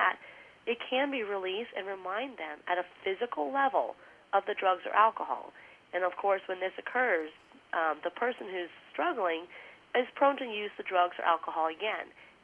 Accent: New York City, New York, United States; also born or lived in Los Angeles / Orange County, California; I grew up in New York City, like right there in Manhattan, L.A., and also like Orange County in California.

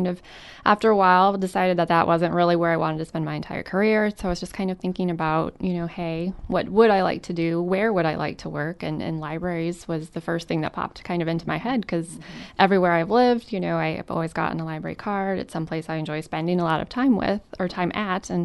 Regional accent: Spencer, Iowa, United States; I grew up in Spencer, Iowa, which is just about 3 hours north of here. Lived there pretty much my whole life.

